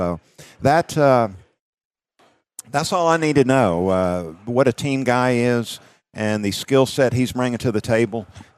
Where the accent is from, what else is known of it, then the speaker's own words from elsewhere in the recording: Georgia, United States; I grew up in South Georgia, and I was a fan of all college football, man.